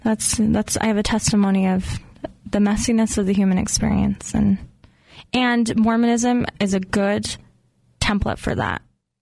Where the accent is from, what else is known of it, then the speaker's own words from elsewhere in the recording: Utah, United States; accent: Utah; It's my Utah accent.